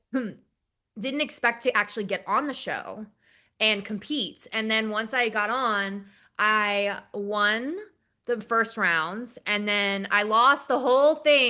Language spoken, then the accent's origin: English; New Jersey, United States; It was in Philadelphia, which I'm from New Jersey, so close to home.